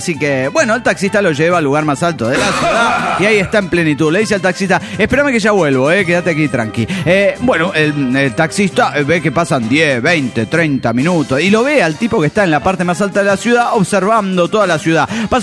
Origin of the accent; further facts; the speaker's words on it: Zapopan, Jalisco, Mexico; de Zapopan.